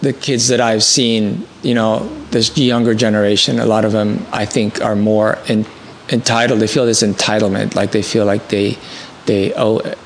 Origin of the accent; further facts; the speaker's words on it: Ecuador; a personal story with a lot of pictures of me growing up in Ecuador included with the artwork.